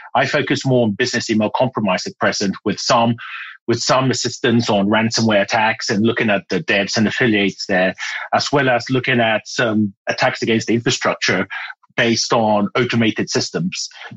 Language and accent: English; Ghana; accent: British; moved away; also born or lived in United Kingdom; So I was born in Ghana in West Africa and spent my youth there and later on went to the UK where I learned that I had to have elocution lessons to speak like the Queen. And so I had lessons and my accent became British.